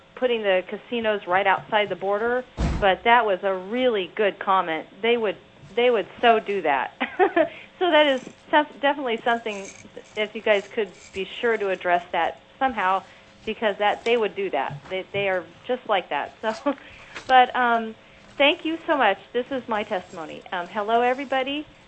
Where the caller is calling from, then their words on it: Nenana, Alaska, United States; I'm calling from Nanana.